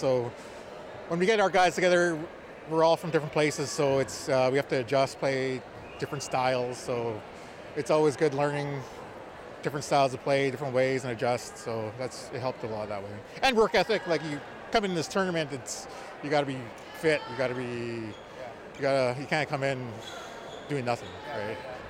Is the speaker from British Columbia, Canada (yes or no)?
yes; Prince Rupert, British Columbia, Canada; because I'm from Prince Rupert, so I played high school